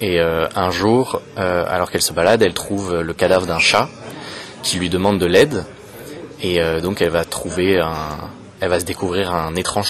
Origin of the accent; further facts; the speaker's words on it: Tours, Centre-Val de Loire, France; J'ai grandi à Tours, j'ai fait mon lycée à Tours et voir un festival de genre dans ma ville d'enfance, ça me fait extrêmement plaisir